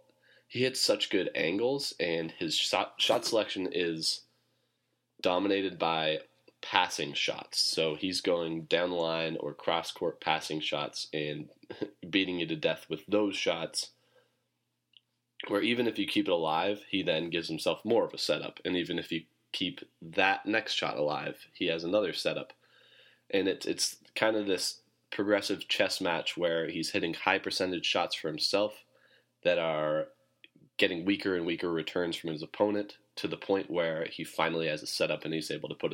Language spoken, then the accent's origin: English; Portland, United States; And maybe that's a bias because they're at it right at the moment, and because I'm from Portland.